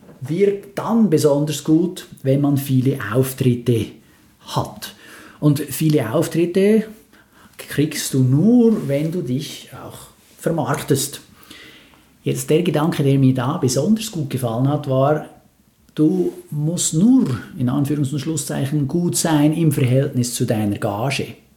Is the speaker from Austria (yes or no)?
no; Switzerland; nachher als Schweizer muss ich mal sagen, war vielleicht nicht ganz so alles Gold, was da glänzt.